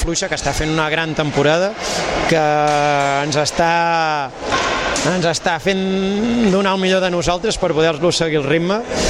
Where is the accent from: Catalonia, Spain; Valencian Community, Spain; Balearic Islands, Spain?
Catalonia, Spain; Vilafranca del Penedès; Vilafranca, jo soc de Vilafranca, espero i desitjo que ens ajudi